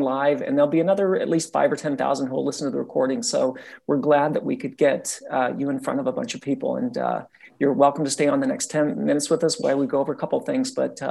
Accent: Salt Lake City, Utah, United States; now in San Diego, United States; Where I grew up in Salt Lake City, I've been told that the Salt Lake Tribune is going from a daily to a weekly publication.

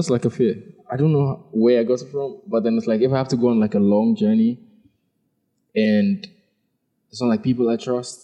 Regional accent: Accra, Greater Accra, Ghana; I'm a Ga. I'm from Accra, the capital.

